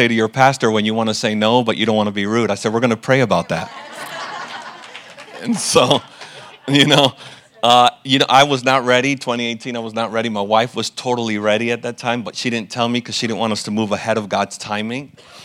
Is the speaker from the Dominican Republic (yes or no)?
yes; Dominican Republic; now in Toledo, United States; That yes led us to Toledo, Ohio, even though I'm from Dominican Republic and I like it warm.